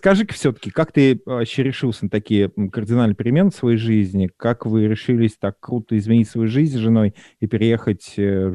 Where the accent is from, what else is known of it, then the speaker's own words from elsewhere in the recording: Moscow, Russia; мы поехали, москвичи, семья москвичей поехала в Клайпеду, да, в Литву.